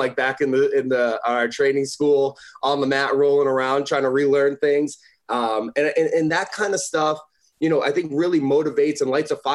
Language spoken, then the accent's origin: English; Northeast, United States; as a kid growing up in the Northeast